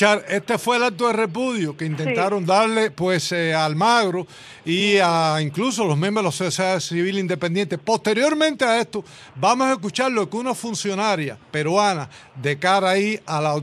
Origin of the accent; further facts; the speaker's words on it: Cuba; como cubano